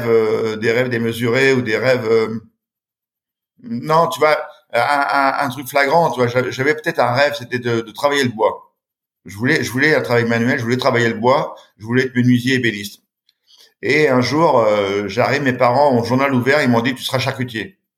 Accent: Châtellerault, Nouvelle-Aquitaine, France; j'ai grandi à Châtellerault, dans une ville un petit peu aujourd'hui, je dirais, un peu sinistrée, un peu abandonnée. Chez ma grand-mère. Ma grand-mère m'a élevé quand j'étais petit, puis aussi quand j'étais un peu plus grand.

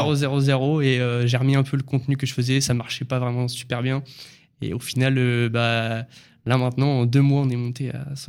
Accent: Normandy, France; Je viens de Normandie

